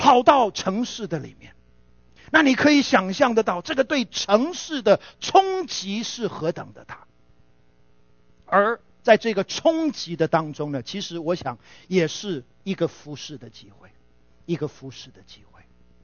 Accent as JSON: {"language": "Chinese", "country": "Taiwan", "said": "我们从台湾来的，我记得以前4月4号是儿童节哦，那时候小学的时候还可以放假"}